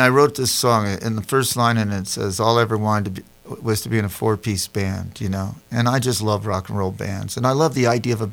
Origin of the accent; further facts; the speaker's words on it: San Antonio, Texas, United States; And it's about my hometown, San Antonio, Texas.